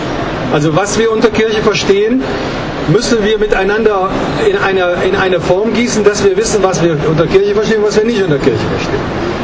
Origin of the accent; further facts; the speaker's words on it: Germany; Und ich möchte nicht als Deutscher sagen, wisst ihr, von uns geht das Ganze aus